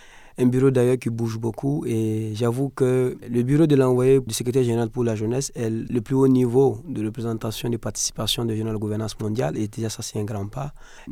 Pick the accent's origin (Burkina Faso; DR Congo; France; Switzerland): Burkina Faso; C'est pas ce que nous connaissons chez nous au Burkina Faso où c'est beaucoup plus sec.